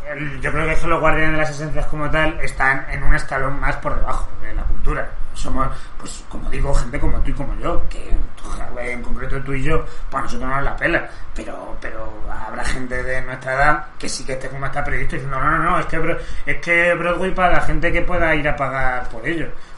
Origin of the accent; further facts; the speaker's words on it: Spain; a mí como persona española